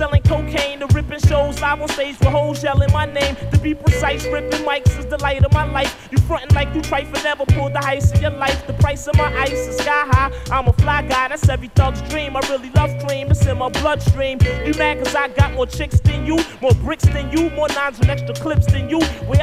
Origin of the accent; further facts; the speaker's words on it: East Coast, United States; I'm from the East Coas